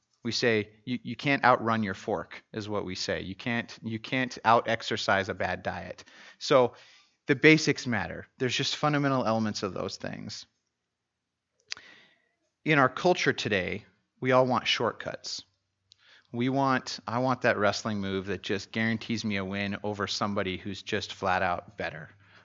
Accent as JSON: {"language": "English", "town": "Greeley", "region": "Colorado", "country": "United States", "said": "I'm from Greeley, so we are in partnership with Redemption Church of Greeley"}